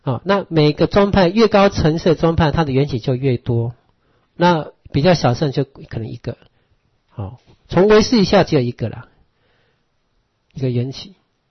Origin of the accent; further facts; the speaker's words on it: Taiwan; 我们现在看到我们是台湾人嘛